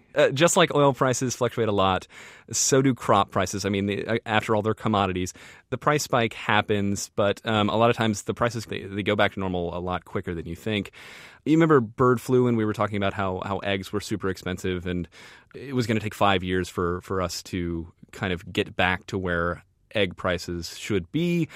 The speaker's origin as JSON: {"language": "English", "town": "Austin", "region": "Texas", "country": "United States", "lives_now": "Los Angeles, United States", "said": "So I came to Los Angeles. I'm in Los Angeles right now. I came from Austin."}